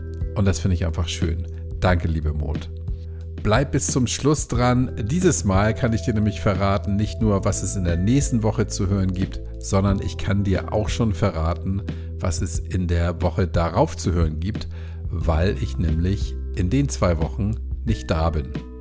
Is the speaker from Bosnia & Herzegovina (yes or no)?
no; Hamburg, Germany; ich bin Hamburger